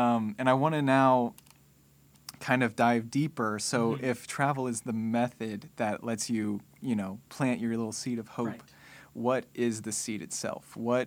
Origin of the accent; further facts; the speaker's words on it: Missouri, United States; also born or lived in Boston; I mean, Kentucky would be the South, but I'm from the Midwest, Missouri, which is not too far.